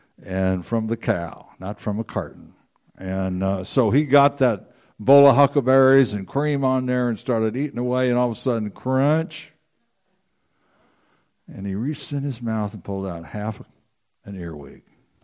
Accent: Washington, United States; But we're from Washington.

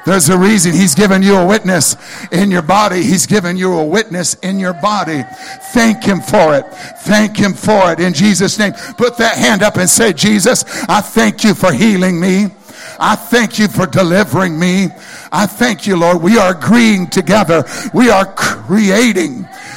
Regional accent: Wisconsin, United States; I'm from Wisconsin. Figure it out.

